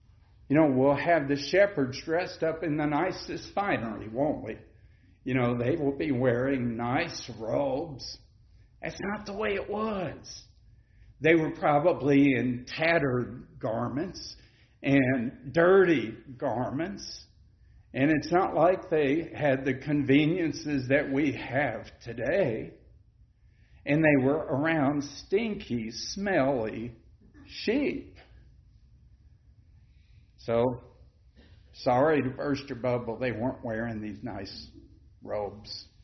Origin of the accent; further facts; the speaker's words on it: Kentucky, United States; I know Danny's from Kentucky and I'm from Kentucky.